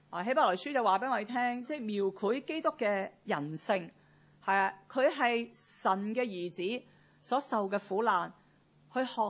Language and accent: Cantonese; Zhongshan, Guangdong, China; 前几个月呢，我就去我的故乡中山呢是探亲，很多年没去。